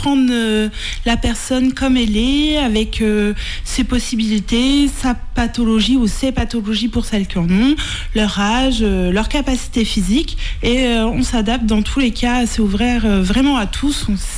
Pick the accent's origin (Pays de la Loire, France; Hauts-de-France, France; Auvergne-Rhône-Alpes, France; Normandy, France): Pays de la Loire, France; Nantes; moi je viens de la ville, hein, donc je viens de Nantes, et quand je suis arrivée ici